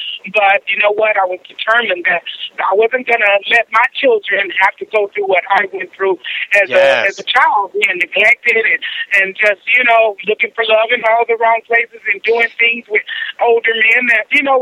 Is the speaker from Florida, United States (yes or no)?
no; Hobbs, New Mexico, United States; now in Dallas, United States; Man, let me tell you, I'm from Hobbs, New Mexico. I've been here in Dallas like over 25 years.